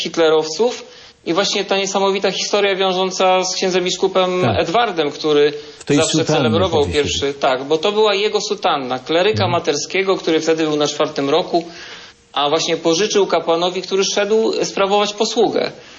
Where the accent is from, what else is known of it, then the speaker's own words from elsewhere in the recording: Radom, Masovian Voivodeship, Poland; Ja pochodzę z Radomia.